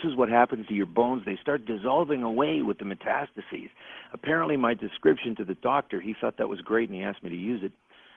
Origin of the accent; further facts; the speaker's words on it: Canada; I'm a Canadian.